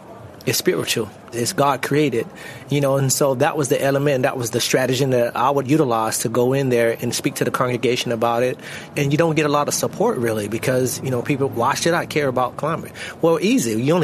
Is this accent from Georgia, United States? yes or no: yes; Georgia, United States; from Folks in Georgia, and we're Baptist.